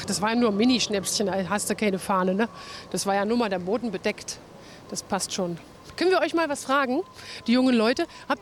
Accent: Berlin, Germany; born there; Wunderbar, Berlin, sehr schön. Ja, meine Geburtsstadt. Und tatsächlich höre ich das immer wieder gerne, ne? Diesen Slang.

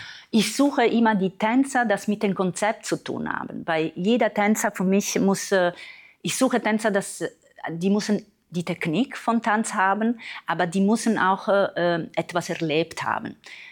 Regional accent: Palermo, Sicily, Italy; German is a second language; now in Germany; dass in Italien, woher ich komme, dass ich komme aus Sizilien, es war nicht diese Art und Weise zu tanzen.

